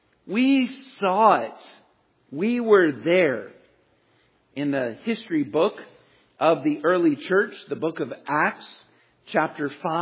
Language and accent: English; Virginia, United States; Now, I grew up in Virginia, and so part of the South.